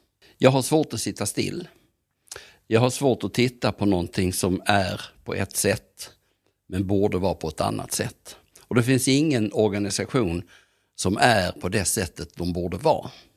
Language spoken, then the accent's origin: Swedish; Skåne, Sweden; now in Dalarna, Sweden; Just att vara skåning har inte varit några problem alls.